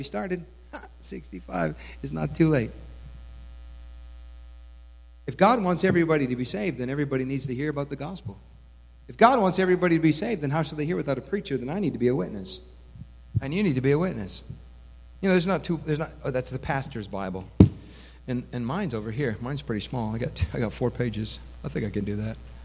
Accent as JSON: {"language": "English", "town": "Oak Park", "region": "Illinois", "country": "United States", "tie": "born there", "said": "But I can say I was born in the North Suburban Hospital in Oak Park, Illinois. 1966, that was a long time ago."}